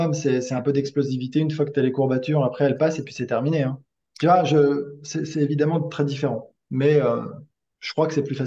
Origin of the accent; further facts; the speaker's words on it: Morocco; j'ai grandi au Maroc sur terre battue